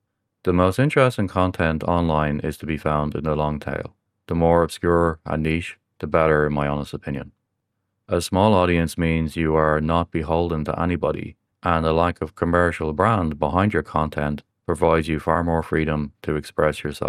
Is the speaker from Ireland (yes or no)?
yes; Ireland; accent: Irish; So to my American audience, you may pronounce that as a niche. Apologies once again for my Irish accent.